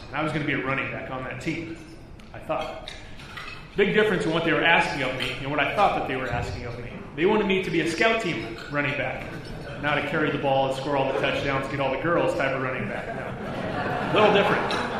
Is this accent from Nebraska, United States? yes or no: yes; Shelby, Nebraska, United States; growing up in Shelby, Nebraska, of course, you know, I played all kinds of sports, small town, you know, Midwest